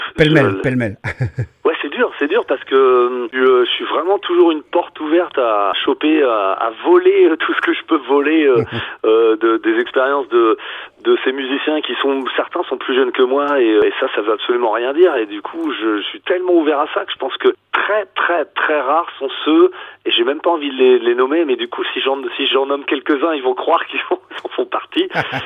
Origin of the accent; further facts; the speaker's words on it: Nantes, Pays de la Loire, France; moi je suis nantais et j'aime beaucoup cette salle